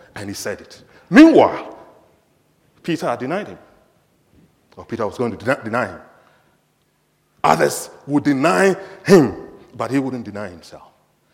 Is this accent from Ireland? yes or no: no; Ghana; And the fullness of my being Ghanaian, a husband, a father, an accountant, an executive in an organization comes into its fullness in my Christianity.